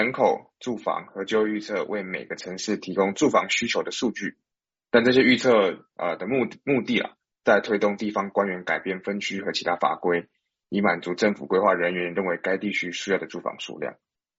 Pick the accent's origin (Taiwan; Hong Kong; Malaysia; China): Taiwan; now in United States; 在我的就是在我的家乡台湾也蛮常发生这样的情况